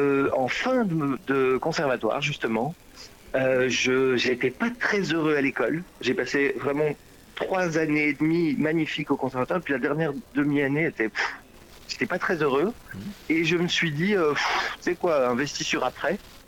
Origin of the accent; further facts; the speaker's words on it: Brussels, Brussels-Capital Region, Belgium; Et ouais, je suis bruxellois moi.